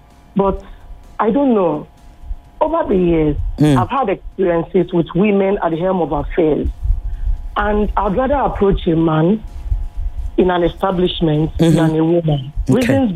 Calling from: Ikorodu, Lagos, Nigeria; I'm calling from Ikorodu.

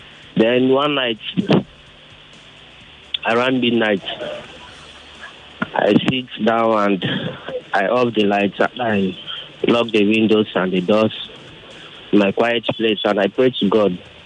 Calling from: Ogun, Nigeria; Yes, I'm calling from Ogun State.

